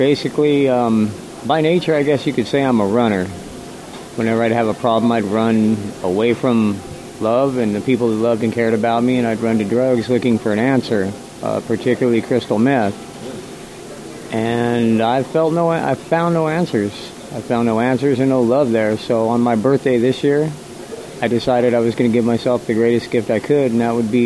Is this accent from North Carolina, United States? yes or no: no; Azusa, California, United States; Originally, I'm from Azusa, California. It's a little city down in about 13 miles east of Los Angeles, right up against the San Gabriel Mountains.